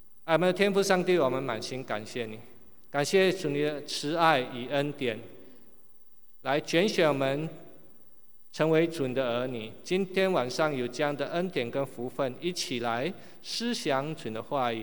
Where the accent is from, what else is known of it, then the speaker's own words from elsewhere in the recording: Singapore; 但是我们我是第二代哈，我爸爸是中国来的啊，但我已经在新加坡出生长大